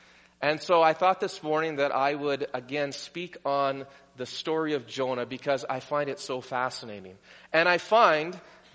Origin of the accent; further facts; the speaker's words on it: Washington, United States; I grew up in the Puget Sound area.